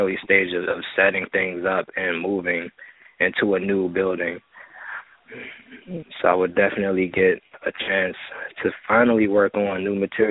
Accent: Washington, District of Columbia, United States; Unfortunately, I'm from Washington, D.C.

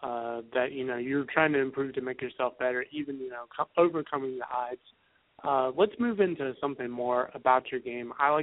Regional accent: Columbia, South Carolina, United States; I'm from South Carolina, and he is originally from Columbia, and I grew up in Columbia, and he went to Spring Valley.

